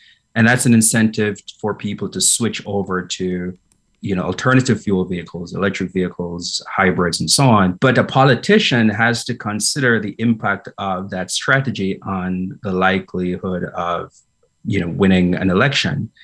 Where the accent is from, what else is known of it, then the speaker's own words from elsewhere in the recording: Jamaica; I might just mention, I'm from Jamaica